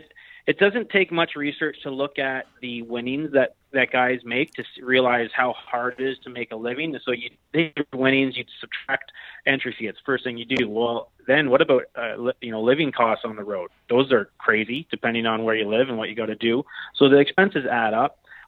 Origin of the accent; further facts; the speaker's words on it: Canada; I'm Canadian. I'm coming down from Canada to fish down here